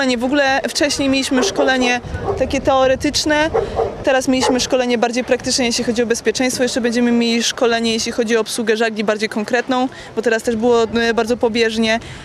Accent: Warsaw, Masovian Voivodeship, Poland; now in Netherlands; jestem z Warszawy i obecnie studiuję w Holandii, więc w Warszawie rzadko bywam.

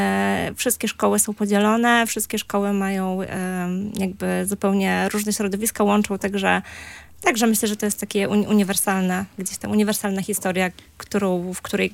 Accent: Gdańsk, Pomeranian Voivodeship, Poland; bo ja pochodzę z Gdańska i jakby tutaj się uczyłam

